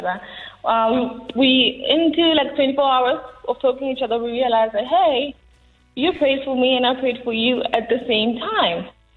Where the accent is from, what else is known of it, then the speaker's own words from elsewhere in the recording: Rustenburg, North West, South Africa; now in Pretoria, South Africa; Originally, we're from Rustenburg, but we now stay in Pretoria East together.